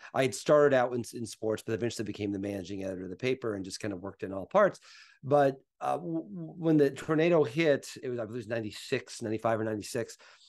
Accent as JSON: {"language": "English", "town": "Mattoon", "region": "Illinois", "country": "United States", "tie": "born or raised there", "said": "I grew up in Mattoon, Illinois, about an hour south of Champaign, grew up watching every Illini basketball game."}